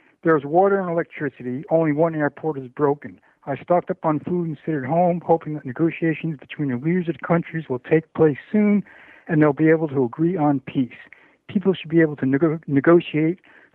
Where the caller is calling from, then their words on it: Goleta, California, United States; I'm calling from Goleta.